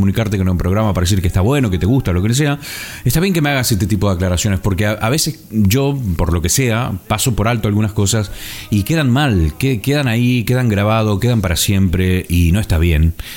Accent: Concordia, Entre Ríos, Argentina; yo también soy de Entre Ríos, de Concordia

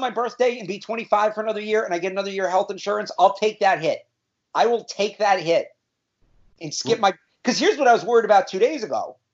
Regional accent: Massachusetts, United States; So that's a lot of school vacations, because we're from Massachusetts, where we have that week in April off.

